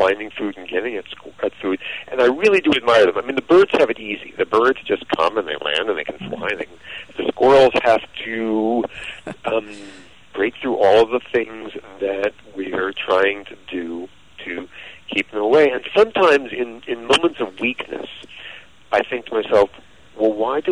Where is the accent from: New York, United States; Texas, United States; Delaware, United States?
New York, United States; New York City; moved away as an adult; began when I moved to Washington back in the late 1980s, and I was living in an apartment by myself. I'm originally from New York City.